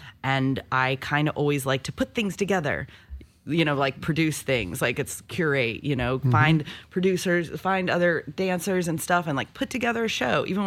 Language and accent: English; North Carolina, United States; also born or lived in Indiana / Pennsylvania; I grew up in North Carolina.